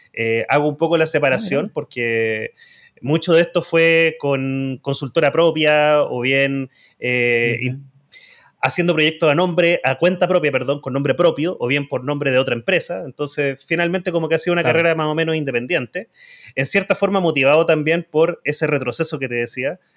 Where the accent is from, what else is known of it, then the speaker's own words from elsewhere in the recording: Concepción, Biobío, Chile; now in Santiago, Chile; soy chileno, de Concepción, pero vivo en Santiago